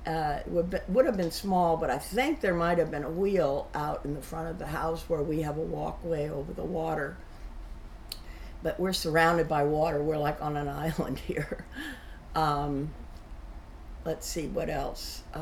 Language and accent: English; New Orleans, Louisiana, United States; also born or lived in Dallas, Texas / Ridgewood, New Jersey; now in Venice, United States; I grew up all over. I was from New Orleans, Louisiana, okay, in Dallas, Texas, and Ridgewood, New Jersey.